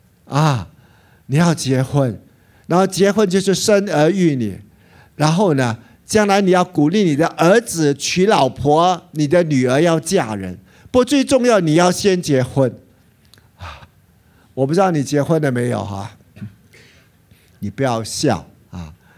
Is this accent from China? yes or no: no; Singapore; Majulah Singapura 是什么意思？ 啊，对，所以我们从小就这样的长大。